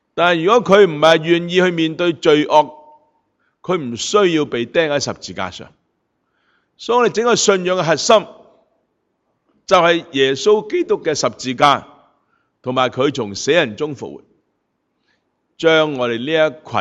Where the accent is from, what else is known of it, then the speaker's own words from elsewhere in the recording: China; 咁大家知道咧，我哋中國人嘅端午節就快到啦